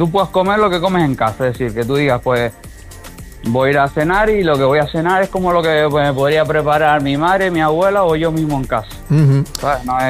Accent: Casillas del Ángel, Canary Islands, Spain; Pues nada, eso surgió en mi pueblo, ahí en Casillas.

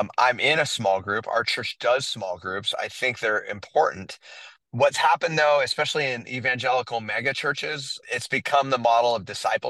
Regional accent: San Diego, California, United States; now in Fresno, United States; I'm not from Fresno. I moved here from San Diego and I had Me and Ed's.

